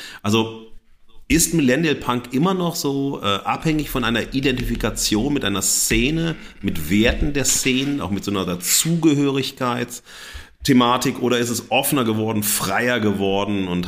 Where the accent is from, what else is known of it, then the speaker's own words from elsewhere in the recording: North Rhine-Westphalia, Germany; ich bin am Niederrhein groß geworden